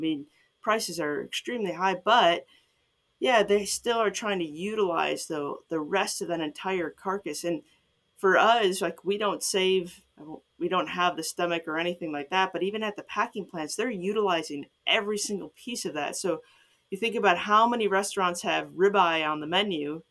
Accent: Illinois, United States; I'm from Chicago suburbs.

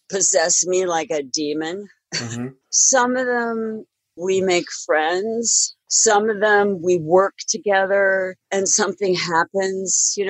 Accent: Pennsylvania, United States; In a little town in Pennsylvania, near the Great Lakes, near the seaports, like Lake Erie, Lake Michigan, all those lakes.

